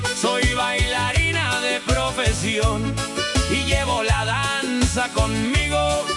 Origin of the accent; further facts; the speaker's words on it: Oberá, Misiones, Argentina; orgullosa por ahí. Soy oriunda de Misiones, Pamalatos de Oberá. Mi sangre roja y caliente como dulce guaraní.